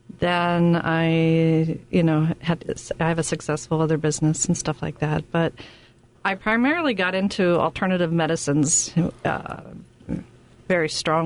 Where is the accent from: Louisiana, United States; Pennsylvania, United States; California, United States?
Pennsylvania, United States; Latrobe; I'm from Western Pennsylvania, called Latrobe, Pennsylvania, Steeler Town, Pirates. And I was a country girl, raised in the country.